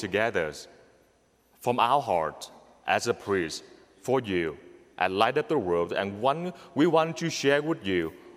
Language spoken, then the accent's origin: English; Vietnam; English is a second language; I'm from Vietnam. We are a little bit different, the way we react, the way we talk culturally.